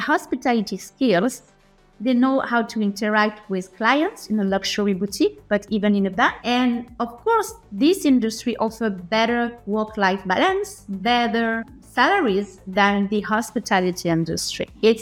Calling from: Switzerland; I'm from Switzerland and I'm a good sleeper because I will be 45 this year.

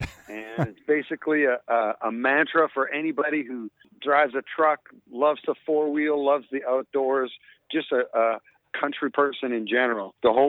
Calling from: Nashville, Tennessee, United States; I am calling you from Roadhammers Central in Nashville, Tennessee right now.

